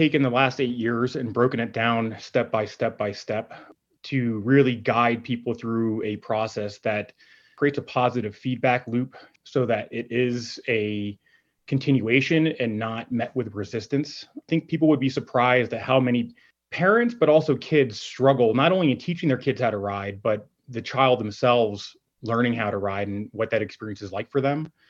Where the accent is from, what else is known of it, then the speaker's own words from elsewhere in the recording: Pittsburgh, Pennsylvania, United States; moved away; I moved to Colorado from Pittsburgh, Pennsylvania to race bicycles.